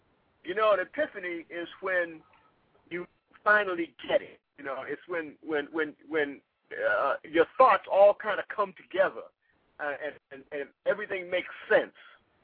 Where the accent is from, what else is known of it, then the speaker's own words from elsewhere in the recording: Boston, Massachusetts, United States; now in Virginia, United States; I'm from Boston, Massachusetts, and when I first relocated to Virginia, my first job was at a place called Eastern State Hospital.